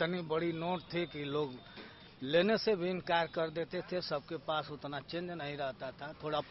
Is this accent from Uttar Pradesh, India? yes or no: yes; Ghazipur, Uttar Pradesh, India; मैं गाजीपुर जनपद से हूँ।